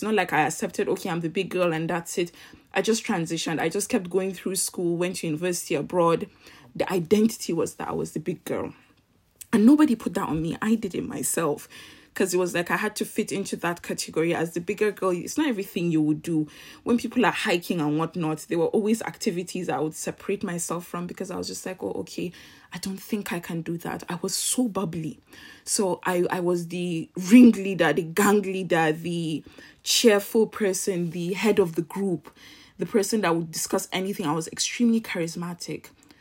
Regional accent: Kano, Nigeria; my mom is Trinidadian, so from South America, the Caribbean. I was born and raised in Kano, so it was very much, we were in the north, but also not your average or typical northerners.

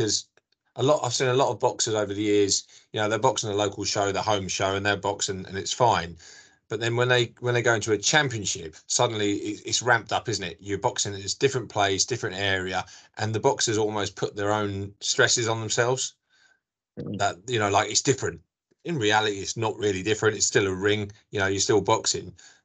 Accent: Cambridge, East of England, United Kingdom; because I'm from East Anglia myself, I'm from Cambridge, there's a lot of rural areas around there it's difficult to get to.

